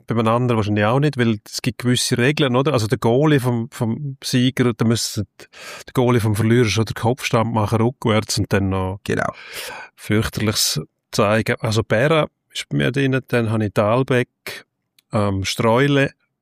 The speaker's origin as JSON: {"language": "German", "region": "Zurich", "country": "Switzerland", "accent": "Zurich dialect", "said": "Ja, ich bin als Originalzürcher, habe ich halt meinen Dialekt."}